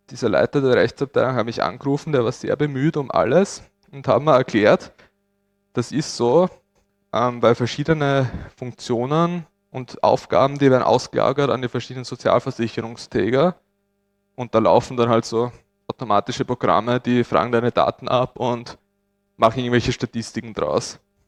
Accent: Styria, Austria; Ich bin ein gebürtiger Steirer. Ich bin auch dort aufgewachsen.

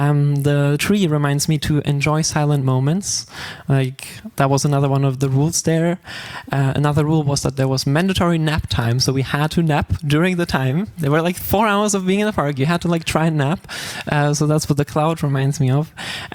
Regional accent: Trier, Rhineland-Palatinate, Germany; now in Karlsruhe, Germany; I come from Trier originally and I'm studying design there. And I moved to Karlsruhe

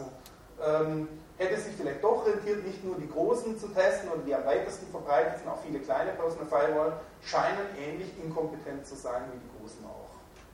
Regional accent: Swabia, Germany; ich bin Schwabe, Geburtsfehler, kann ich nicht mehr ändern

